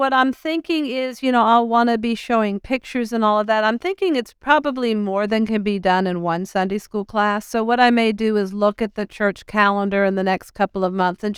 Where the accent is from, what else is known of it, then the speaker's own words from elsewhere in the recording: United States; So as an American, I didn't feel dragged in.